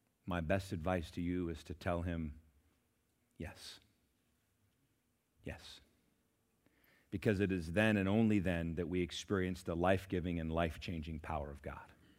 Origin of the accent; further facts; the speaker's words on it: England, United Kingdom; growing up in England afforded me so many wonderful opportunities.